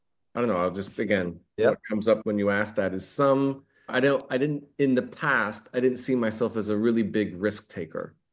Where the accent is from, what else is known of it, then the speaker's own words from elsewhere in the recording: United States; now in France; I'm an American, but I'm living here in France.